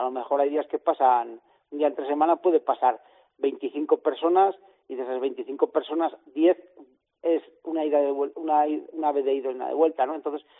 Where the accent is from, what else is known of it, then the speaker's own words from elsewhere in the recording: Castronuño, Castile and León, Spain; also born or lived in Alaejos; Que mi pueblo es Castronuño. Uh-huh. Y bueno, aunque también quiero mucho Alaejos, pero bueno, mi pueblo es Castronuño.